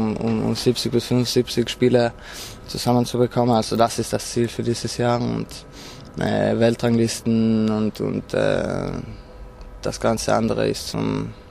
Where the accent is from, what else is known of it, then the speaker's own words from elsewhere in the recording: Trentino-Alto Adige, Italy; Und bei uns in Südtirol wird noch relativ viel Ski gefahren. Logischerweise, die Berge sind vor unserem Haus.